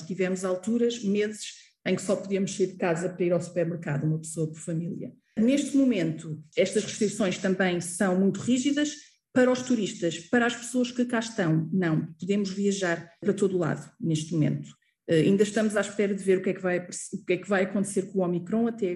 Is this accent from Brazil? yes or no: no; Coimbra, Centro, Portugal; Eu sou de Coimbra, mas a minha família é de uma vila perto de Coimbra, que é Coja, que é muito bonita, é na Serra do Açor, perto da Serra do Açor e da Serra da Estrela